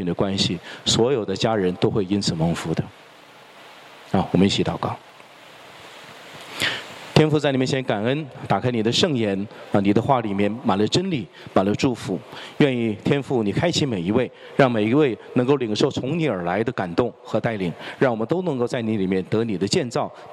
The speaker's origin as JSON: {"language": "Chinese", "country": "China", "lives_now": "Canada", "said": "我是大陆来的，特别需要强调啊，因为我在加拿大有18年了"}